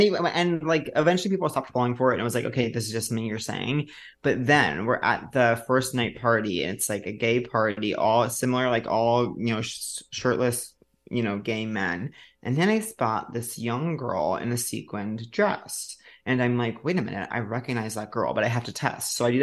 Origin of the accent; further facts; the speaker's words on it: New York City, New York, United States; I don't even know how he knew I was from New York.